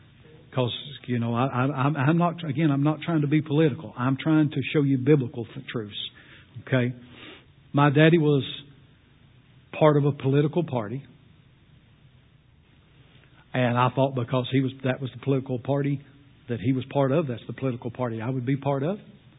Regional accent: United States; that'll still be my president and all that kind of thing, because I'm an American and I believe in the American way.

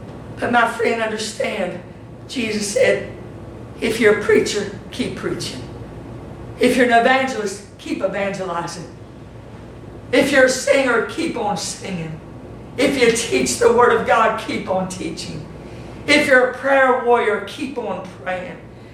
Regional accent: United States; born there; I'm thankful that I was born in America. My dad fought for this country.

